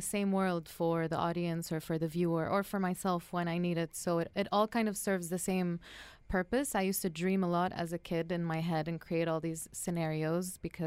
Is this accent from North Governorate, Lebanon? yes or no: yes; Sebail, North Governorate, Lebanon; also born or lived in Mexico; So I grew up in a small town in Lebanon called Sebail. It's a really tiny town in the north of Lebanon. I was born in Mexico. My mom's Mexican and my dad's Lebanese.